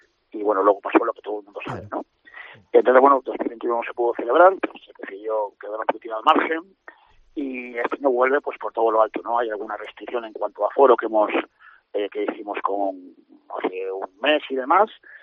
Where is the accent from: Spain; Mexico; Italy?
Spain; Cantabria; Y que nosotros tengamos ese privilegio, como cántabros